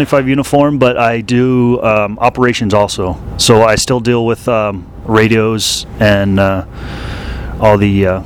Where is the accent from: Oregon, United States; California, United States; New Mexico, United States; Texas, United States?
New Mexico, United States; also born or lived in Maryland; I did. I was born in Maryland, and I moved to New Mexico when I was six, I think, so.